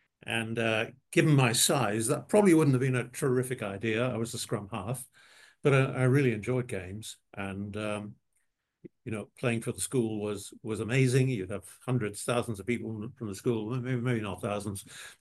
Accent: Dublin, Leinster, Ireland; I grew up in Ireland, in Dublin, a sort of 20 minutes walk from the centre of the city.

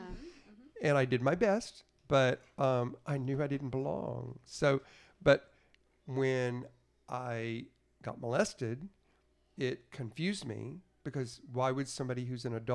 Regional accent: Arkansas, United States; born there; I'm 65 years old. So I've been around the block and back again a few times. I was born in Arkansas, and then knew early on in life that I did not need to be in Arkansas.

